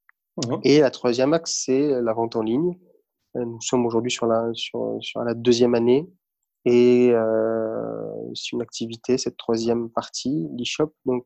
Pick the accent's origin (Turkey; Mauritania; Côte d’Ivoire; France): France; Hauts-de-France; je suis un ch'ti, je suis né dans le nord de la France, où j'ai passé mes 20 premières années. J'ai aujourd'hui 41 ans